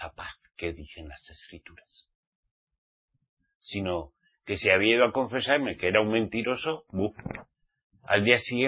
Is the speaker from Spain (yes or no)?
yes; Basque Country, Spain; Como yo soy vasco